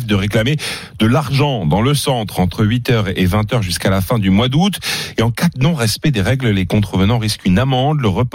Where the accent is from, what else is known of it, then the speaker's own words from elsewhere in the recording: Marseille, Provence-Alpes-Côte d'Azur, France; now in Paris, France; Quand on est marseillais, quand on est supporter de l'OM. Et qu'on habite à Paris, je peux vous dire que c'est difficile. Okay, moi, ça fait 12 ans depuis l'ère Qatari que je suis à Paris.